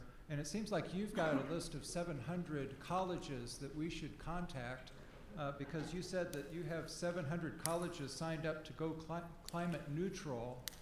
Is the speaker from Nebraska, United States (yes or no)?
yes; Omaha, Nebraska, United States; I'm from Omaha, Nebraska.